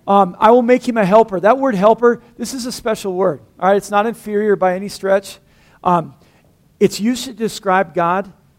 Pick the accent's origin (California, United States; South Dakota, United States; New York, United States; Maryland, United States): South Dakota, United States; I'm from South Dakota. I grew up, in a cornfield.